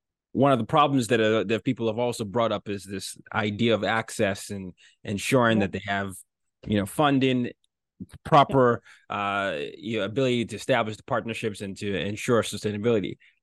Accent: Nigeria; I'm from Nigeria.

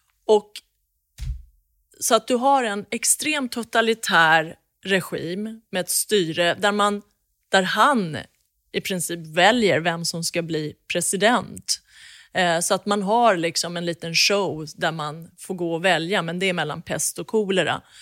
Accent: Iran; now in Sweden; det här är min plikt som iranier och som medmänniska att faktiskt vara en röst för dem som just nu inte har en röst

